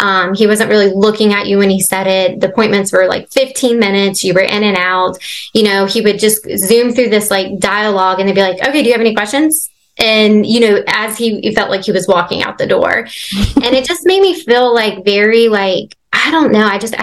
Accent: Bridgewater, Virginia, United States; My husband and I, we are from Bridgewater, Virginia. That's where we both grew up. We are high school sweethearts.

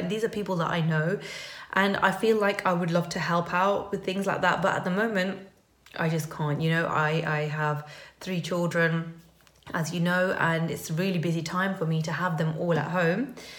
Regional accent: India; It's you know, I'm Indian, and it's very important part of Indian history, and they're not going to be taught that at school.

